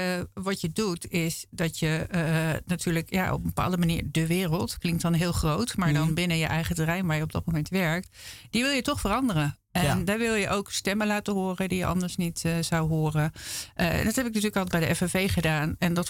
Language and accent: Dutch; Amsterdam, North Holland, Netherlands; born there; Ik ben geboren in Amsterdam hoor. Ik ben geboren Amsterdammer.